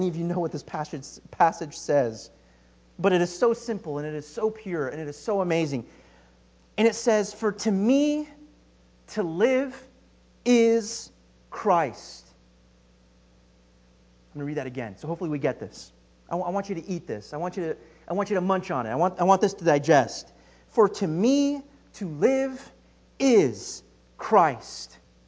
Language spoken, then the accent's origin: English; Grass Valley, California, United States; The church I grew up with in Grass Valley, we were a small congregation.